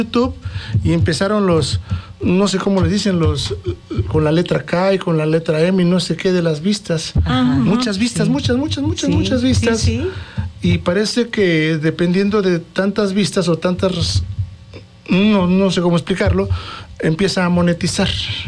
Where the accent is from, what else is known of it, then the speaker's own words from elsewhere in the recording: Tenango de Santa Ana, Morelos, Mexico; Saludos a mi pueblo hermoso, Tenango de Santa Ana, municipio de Jantetelco.